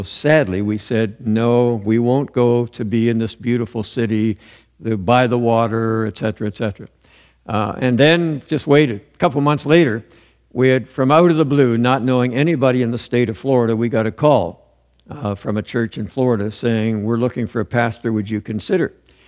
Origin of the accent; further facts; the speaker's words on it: Toronto, Ontario, Canada; was from central Michigan, Lansing. I was from Toronto.